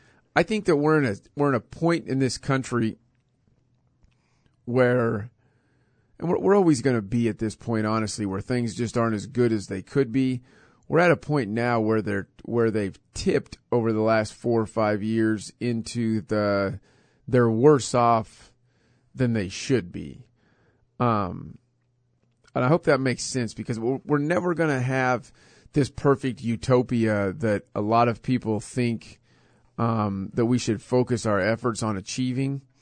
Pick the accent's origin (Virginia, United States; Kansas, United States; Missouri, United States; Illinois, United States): Kansas, United States; Hutchinson; my dad has been the chief of police in Hutchinson, Kansas, my hometown here, since 1992